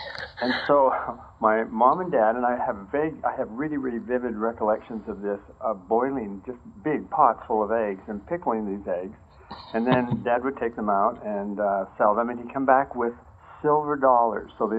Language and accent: English; El Paso, Texas, United States; born there; I was born in El Paso, Texas, and I remember some of the experiences there where my dad was a policeman on the El Paso police force.